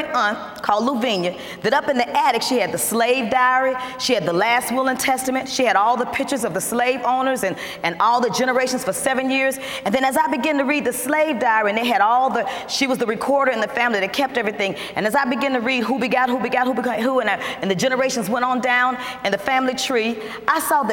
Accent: Winston-Salem, North Carolina, United States; born there; That's how I was born in Winston-Salem.

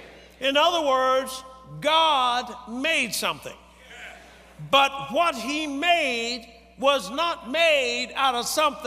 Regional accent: South Africa; now in Chicago, United States; We came from South Africa to Chicago.

